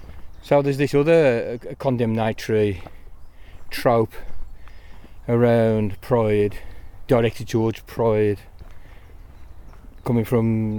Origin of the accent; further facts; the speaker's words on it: England, United Kingdom; So you can be proud of the England team because we're English.